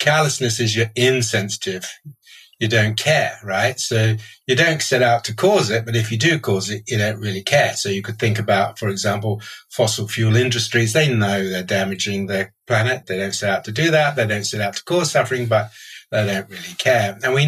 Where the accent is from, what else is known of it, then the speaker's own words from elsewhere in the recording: Nigeria; So I grew up in Nigeria, in the outback, really